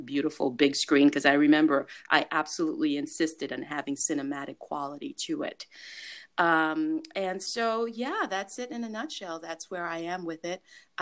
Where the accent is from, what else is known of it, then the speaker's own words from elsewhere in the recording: Haiti; first language French; English is a second language; also born or lived in France; I was raised both in Haiti and in France as a child. My father's Haitian. From the island, the Caribbean island.